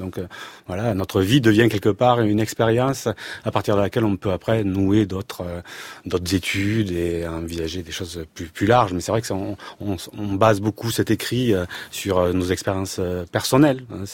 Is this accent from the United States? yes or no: no; Occitanie, France; moved away as an adult; Moi, je viens du Gers, j'ai été élevé à la campagne aussi, je suis monté à Paris pour faire mes études, comme on dit